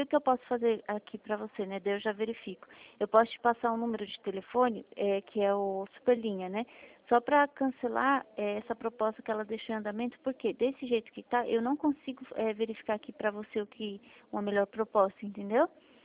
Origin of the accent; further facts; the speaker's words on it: Atibaia, São Paulo, Brazil; Eu sou do interior de São Paulo, Itatiba. Na verdade, eu sou de Atibaia, só que eu trabalho aqui em Itatiba.